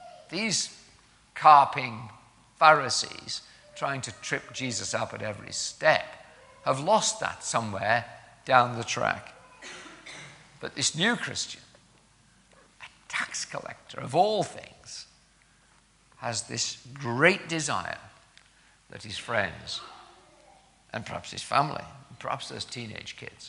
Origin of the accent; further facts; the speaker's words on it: Keswick, North West England, United Kingdom; playing snooker in a billiard hall in Keswick, in my hometown in the Lake District